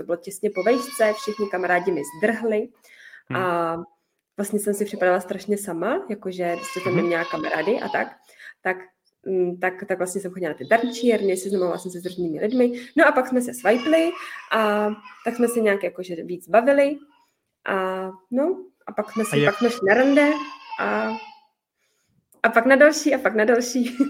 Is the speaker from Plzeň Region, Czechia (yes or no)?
yes; Plzeň, Plzeň Region, Czechia; já jsem chodila na tančírny tady u nás v Plzni.